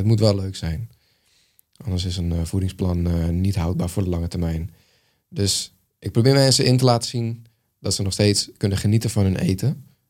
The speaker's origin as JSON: {"language": "Dutch", "country": "Netherlands", "said": "het aardappelvlees-groenteverhaal wat we als Nederlander kennen, dat kennen we wel."}